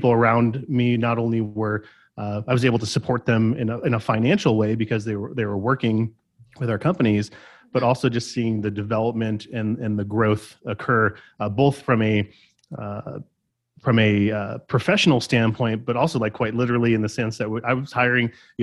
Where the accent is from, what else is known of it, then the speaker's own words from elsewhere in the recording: California, United States; moved away as an adult; now in Tucson, United States; So I moved from Southern California, where I grew up, to come to the University of Arizona here in Tucson to go to school.